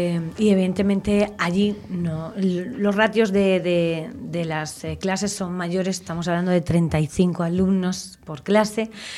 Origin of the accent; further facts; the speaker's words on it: Madrid, Community of Madrid, Spain; señores, vengo de Madrid